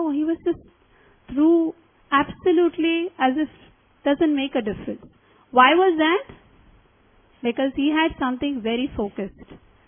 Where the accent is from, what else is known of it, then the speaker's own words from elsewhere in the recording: Mumbai, Maharashtra, India; We are all from Mumbai, most of us, I believe.